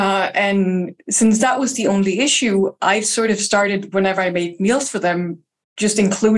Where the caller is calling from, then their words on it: Lund, Skåne, Sweden; I'm calling from Lund in Sweden.